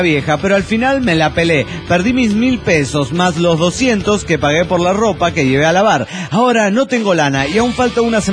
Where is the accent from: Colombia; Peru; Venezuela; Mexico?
Venezuela; moved away; yo salí de Venezuela antes que Chávez empezara a gobernar, pero dejé atrás familia y amigos